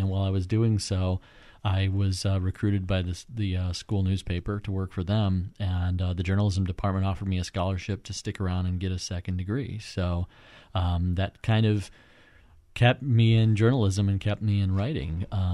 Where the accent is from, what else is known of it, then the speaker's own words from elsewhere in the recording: Illinois, United States; I grew up around Chicago. And so I wrote for the newspapers around the area throughout my teens.